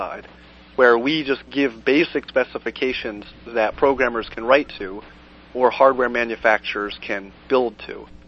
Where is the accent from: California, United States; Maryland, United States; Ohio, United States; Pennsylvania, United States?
Pennsylvania, United States; Scranton; now in New Jersey, United States; But I'm normally from Scranton.